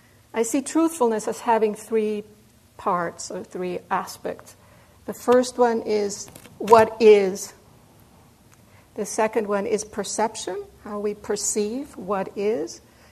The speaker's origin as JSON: {"language": "English", "country": "Mexico", "tie": "born or raised there", "said": "I grew up in Mexico in the ballet world."}